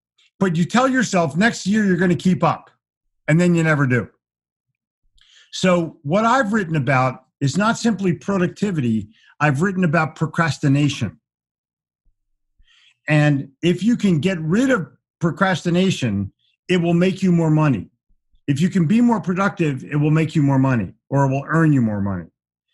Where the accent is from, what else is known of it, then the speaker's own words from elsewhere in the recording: Philadelphia, Pennsylvania, United States; You know, I neglected to tell you I'm from Philly